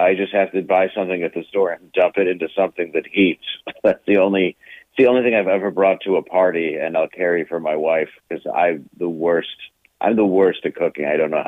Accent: Detroit, Michigan, United States; I'm from Detroit. I'm from Detroit.

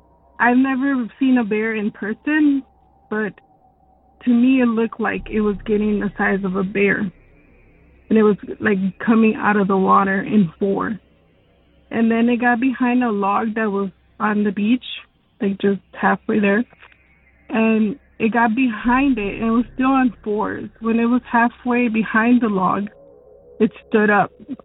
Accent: Milwaukee, Wisconsin, United States; I'm from Milwaukee, Wisconsin.

